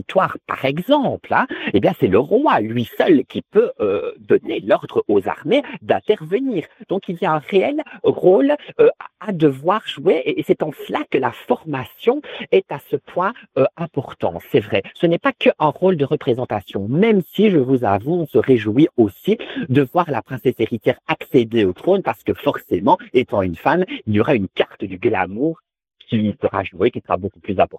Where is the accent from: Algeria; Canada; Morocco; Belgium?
Belgium; now in Paris, France; Vous savez, je suis belge évidemment, mais j'habite Paris.